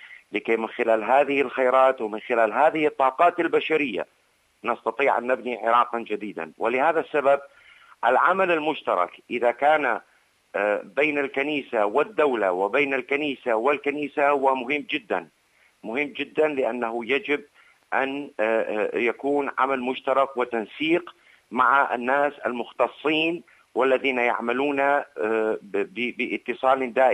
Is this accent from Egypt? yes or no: no; Iraq; التي تعود لا بالخير على بلادنا العراق